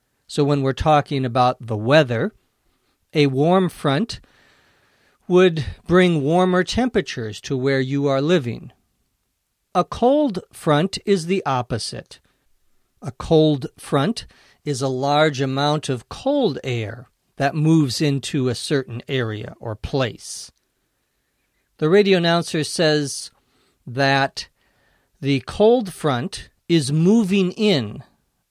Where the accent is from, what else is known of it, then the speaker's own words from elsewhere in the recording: Minnesota, United States; moved away; Where I grew up in Minnesota, there are lots of thunderstorms in the summertime.